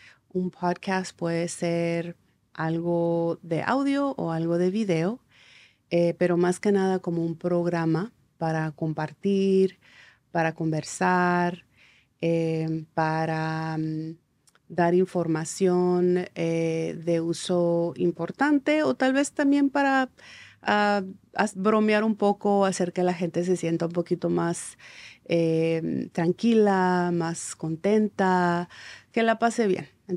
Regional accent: Sonora, Mexico; Vengo de muchos lados. Soy del desierto, de las montañas de Sonora, que es un estado que está al norte de México. Vengo del cobre. Cuando digo eso es porque el lugar de donde soy está rodeado de cobre, literalmente, muchas minas.

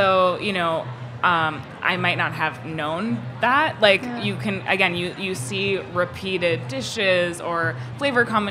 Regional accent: Texas, United States; They're also influenced by growing up in Texas and how my parents adapted traditional Indian recipes to, fit in with how people are eating in Texas.

